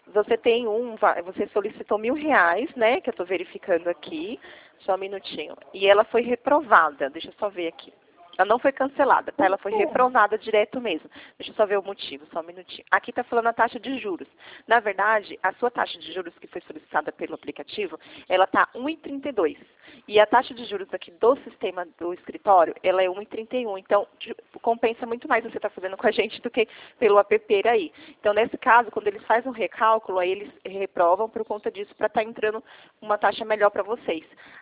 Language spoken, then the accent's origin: Portuguese; Atibaia, São Paulo, Brazil; Não sou, sou de Atibaia, São Paulo.